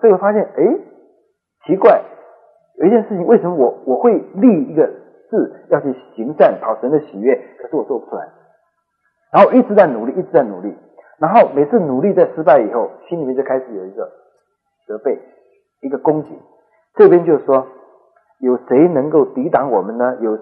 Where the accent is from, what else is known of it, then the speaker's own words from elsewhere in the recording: China; 那么在我过去或者我们中国人的传统来讲